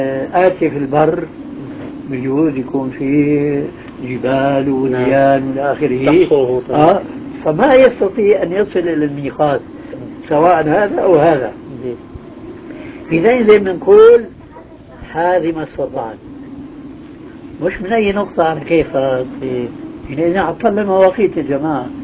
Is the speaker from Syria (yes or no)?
no; Palestine; احنا من فلسطين يعني